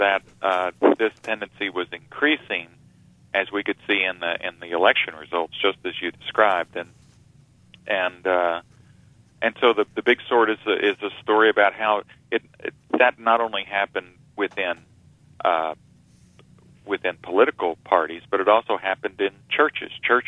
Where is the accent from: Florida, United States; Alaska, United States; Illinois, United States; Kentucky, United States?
Kentucky, United States; And then parts of my home state of Kentucky have just fallen into this incredible prescription drug abuse problem.